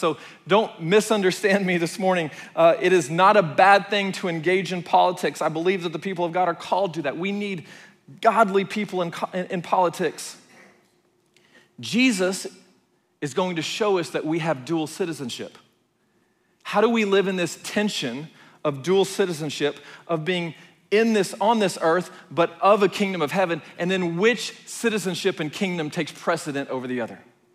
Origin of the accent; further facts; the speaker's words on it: Dallas, Texas, United States; I grew up in Dallas a lot, so I was a Dallas Cowboy fan.